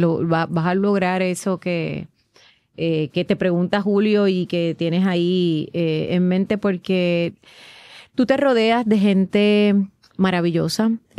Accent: Puerto Rico; buscar nuestras raíces como puertorriqueños

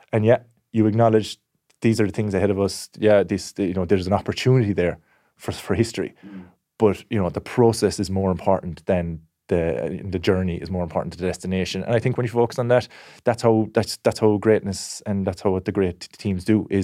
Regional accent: Ireland; are we comfortable as an Irish people with expectation and with the burden of favouritism?

